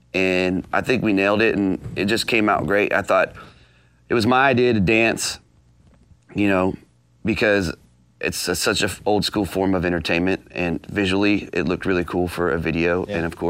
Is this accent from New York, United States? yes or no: no; California, United States; And just California in general is just a hometown show now. Whether it's San Diego, Bakersfield, Sacramento.